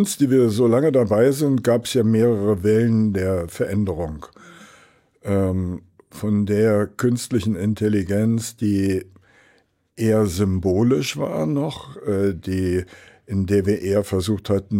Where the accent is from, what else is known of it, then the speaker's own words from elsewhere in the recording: Berlin, Germany; den Berliner Standort in meiner Heimatstadt Berlin aufgebaut und geleitet